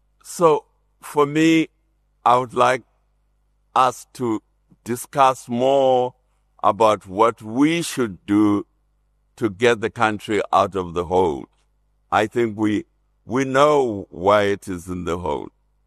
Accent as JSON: {"language": "English", "country": "South Africa", "said": "So the challenge that we are faced with as South African citizens is, what are we going to do about it?"}